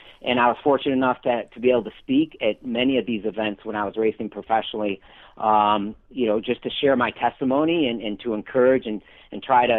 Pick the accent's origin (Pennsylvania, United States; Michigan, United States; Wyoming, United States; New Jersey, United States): Michigan, United States; born or raised there